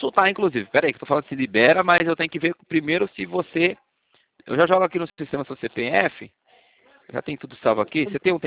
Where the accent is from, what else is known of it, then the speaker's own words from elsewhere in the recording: São José dos Campos, São Paulo, Brazil; Eu sou de São José.